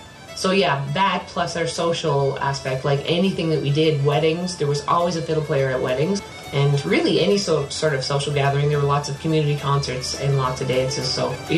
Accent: Nova Scotia, Canada; Growing up in Cape Breton, music was just right there from the get-go.

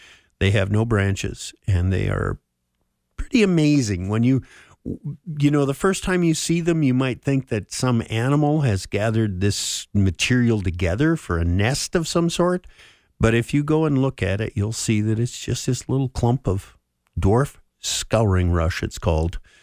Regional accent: Park Rapids, Minnesota, United States; born there; now in Grand Rapids, United States; I was born in Park Rapids, 1 sister in Minneapolis. So I guess that's 7. Anyway, moved around a lot until we settled into the Grand Rapids area in 1950.

